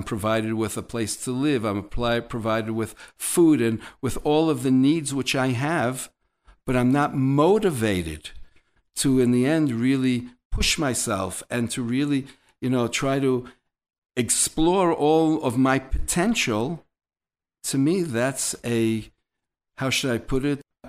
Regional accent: United States; And in my naivete as an American, I said to him

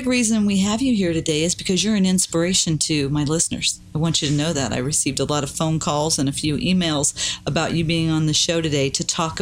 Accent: Illinois, United States; I'm from Illinois. We are kindred spirits.

